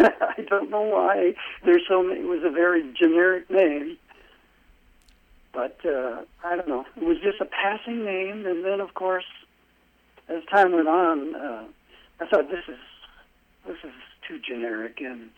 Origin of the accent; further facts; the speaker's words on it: Minneapolis, Minnesota, United States; I grew up in kind of South Minneapolis, near Lake Street, and it was 2402 East 25th Street. That's where I grew up.